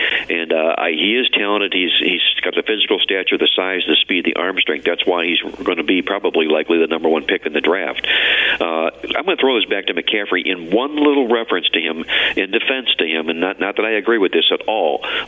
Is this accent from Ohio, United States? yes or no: yes; Cleveland, Ohio, United States; He's from my hometown in Cleveland, Ohio.